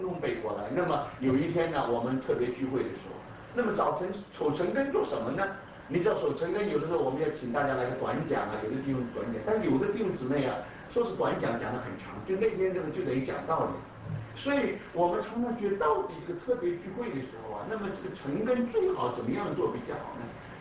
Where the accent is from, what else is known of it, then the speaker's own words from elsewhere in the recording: Brazil; 我是从巴西来的，我们也接触过一帮年轻的巴西公司